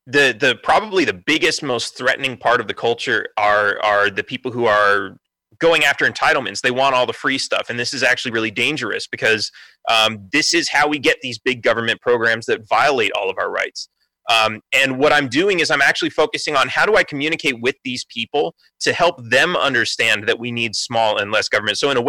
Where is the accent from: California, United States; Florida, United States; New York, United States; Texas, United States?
California, United States; Los Angeles; I grew up in Los Angeles, California, thinking I was free.